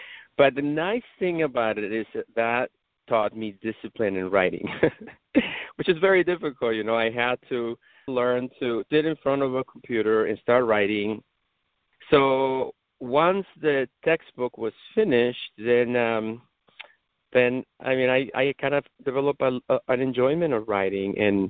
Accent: Mexico City, Mexico; now in United States; when I first moved to the United States. I'm from Mexico City originally.

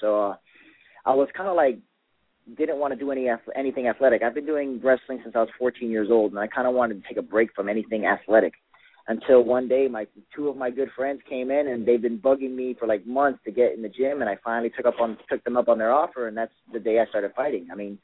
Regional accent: Miami, Florida, United States; also born or lived in Midwest; I think I'll handle fine because I'm born and bred in Miami. Directly after high school, I went straight up to the Midwest, and I literally had nobody with me.

